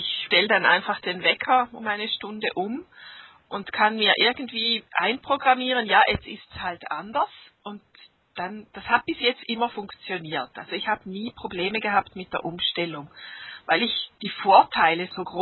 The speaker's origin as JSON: {"language": "German", "country": "Switzerland", "said": "Und ich aus der Schweiz."}